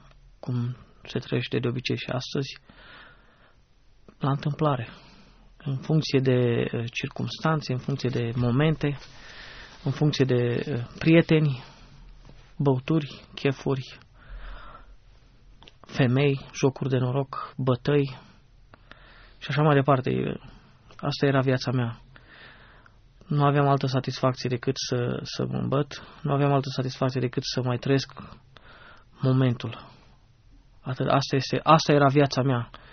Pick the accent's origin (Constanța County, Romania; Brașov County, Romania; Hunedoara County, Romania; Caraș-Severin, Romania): Hunedoara County, Romania; Sunt din Valea Jiului. Cum spun unii, sunt un fost miner.